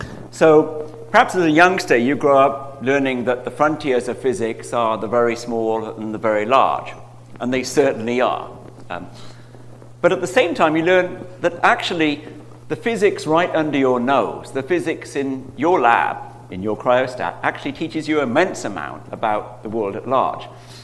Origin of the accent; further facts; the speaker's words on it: New Jersey, United States; accent: New Jersey; I guess technically I am from New Jersey. I've spent more than half my life in New Jersey, and I have a very typical New Jersey accent, as you can tell.